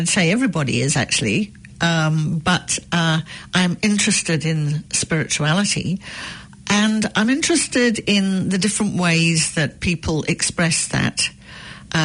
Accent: New Zealand; it suited my taste as a Kiwi taste rather than perhaps a Middle Eastern taste.

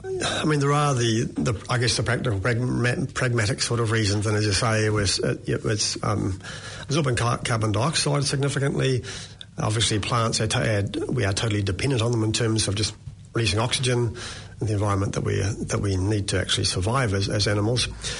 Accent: New Zealand; I am a New Zealander. I've grown up in that New Zealand natural environment.

